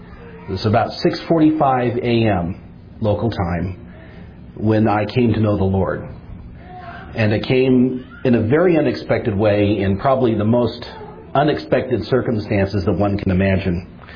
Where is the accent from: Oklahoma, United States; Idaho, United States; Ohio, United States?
Idaho, United States; Burley; born there; I'm told I was born in Burley, Idaho on the 4th of February of 1963.